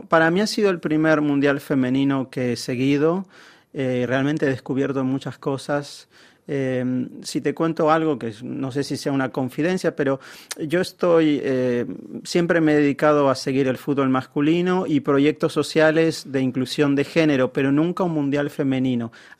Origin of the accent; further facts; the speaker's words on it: Argentina; also born or lived in Mexico / France; now in Brazil; soy mexicano-argentino, es decir, que nací en México, pero crecí en Argentina y en este momento vivo en Brasil